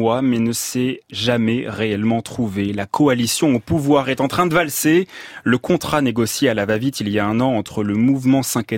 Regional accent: Châtellerault, Nouvelle-Aquitaine, France; born there; Je suis né à Châtellerault, dans la Vienne, au nord de Poitiers, il y a 26 ans et 5 jours.

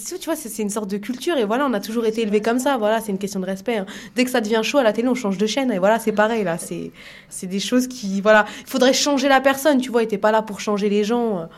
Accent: France; Moi, je suis un Français

